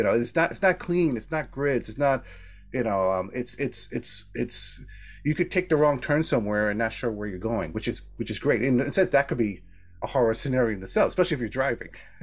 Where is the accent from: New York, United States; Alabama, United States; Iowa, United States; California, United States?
New York, United States; New York City; So I grew up in New York City, and if you've lived there, you know that the streets are like grids.